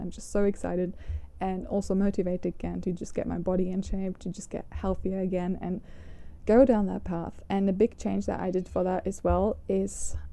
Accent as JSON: {"language": "English", "country": "Germany", "said": "I come from Germany, but I grew up in a circle where the Korean culture and K-pop was a big thing"}